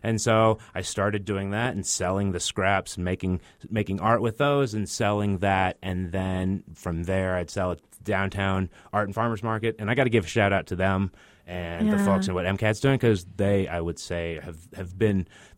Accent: Texas, United States; I said I grew up in East Texas, but I got to the desert as quick as I could because it's amazing out here

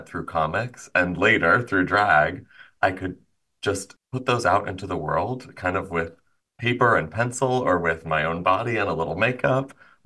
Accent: Illinois, United States; I had my drag debut in my hometown in Illinois.

